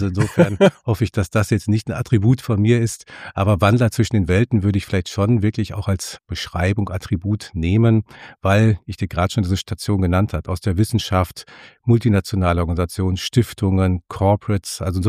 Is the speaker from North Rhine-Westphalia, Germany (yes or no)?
yes; North Rhine-Westphalia, Germany; Also ich komme aus dem Sauerland. Also insofern bin ich sehr provinziell geprägt